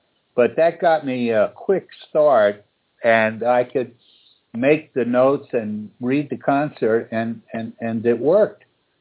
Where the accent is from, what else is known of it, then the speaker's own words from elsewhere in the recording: New York, United States; I was a kid from New York, don't forget. And here I was going down to still segregated Mississippi to college.